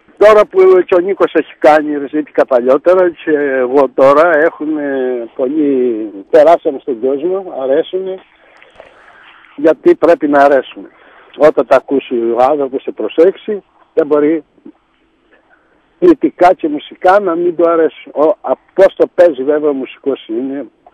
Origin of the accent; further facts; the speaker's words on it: Anogia, Crete, Greece; born there; Στα Νόγια